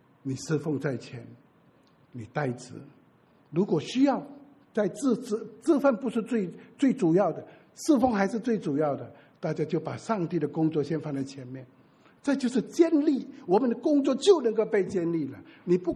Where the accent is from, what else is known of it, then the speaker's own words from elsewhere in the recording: Singapore; 我是新加坡人，我就讲新马关系